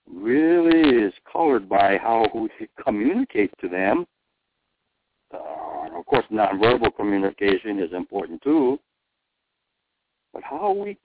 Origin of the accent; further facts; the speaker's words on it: California, United States; he had a lot of joy in his life going to Japanese-American nurseries that were common where we grew up in Southern California.